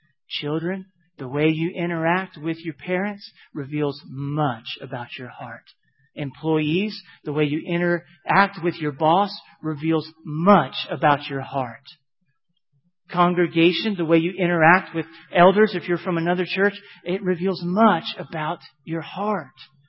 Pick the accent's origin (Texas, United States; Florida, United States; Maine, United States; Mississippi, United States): Florida, United States; I remember distinctly, I'd be outside, and I'm from Florida. It wouldn't get dark to about 9 o'clock